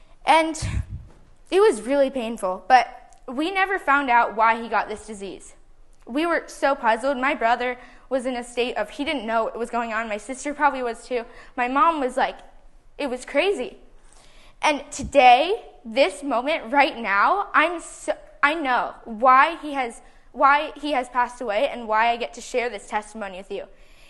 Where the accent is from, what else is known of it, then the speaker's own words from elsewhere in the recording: Redwood City, California, United States; born there; I'm 13 years old, and I'm from here. And I was born in Redwood City